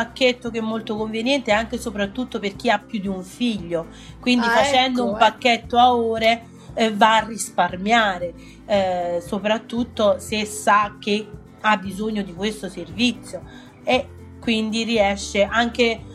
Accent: Caserta, Campania, Italy; now in Tuscany, Italy; mia terra di origine è Caserta.

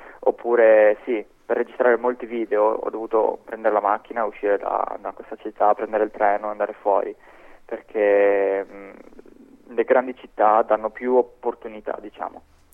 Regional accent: Friuli-Venezia Giulia, Italy; tipo nel mio paese non esistono maghi, cioè nel Friuli ce ne sono pochi, siamo in quattro forse, tre, quattro.

